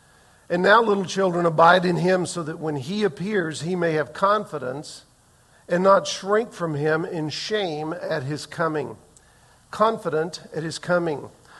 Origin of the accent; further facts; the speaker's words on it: the South, United States; I grew up in the South, though. I mean, everybody was honey and sugar and baby